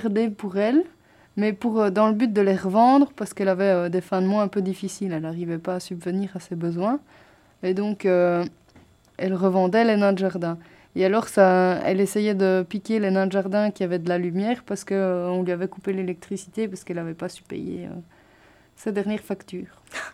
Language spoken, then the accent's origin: French; Belgium; Et là, on revient chez nous en Belgique.